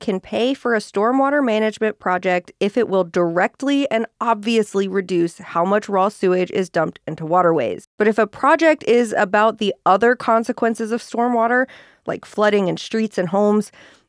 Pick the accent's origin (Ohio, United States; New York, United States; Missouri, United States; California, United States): Ohio, United States; Cincinnati; Cincinnati after about 5 years away. I was a couple months into my dream job, working as a journalist for my hometown public radio station.